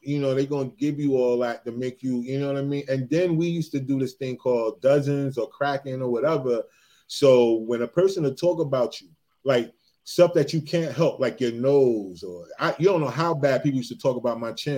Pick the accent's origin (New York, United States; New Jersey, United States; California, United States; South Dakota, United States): New Jersey, United States; I'm from Jersey.